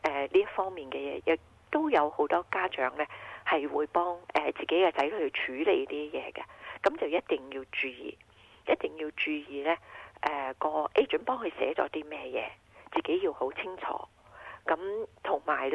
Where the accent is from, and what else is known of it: China